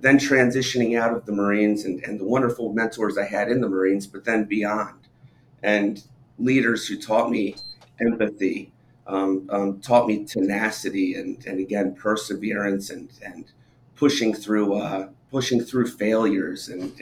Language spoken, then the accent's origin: English; Baltimore, Maryland, United States; I grew up in the Baltimore area. I told you I'm still in Baltimore.